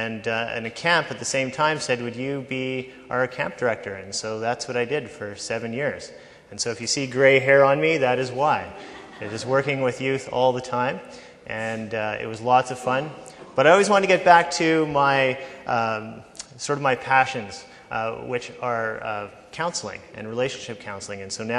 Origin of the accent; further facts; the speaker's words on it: Gimli, Manitoba, Canada; I grew up in Gimli, Manitoba. My parents were both ex-hippies from the 60s. I grew up on a farm